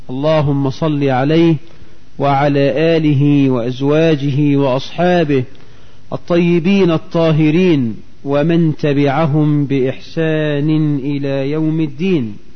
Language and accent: Arabic; Egypt; اللهم اجعل بلدنا مصر آمنة مطمئنة، رخاء سخاء، وسائر بلاد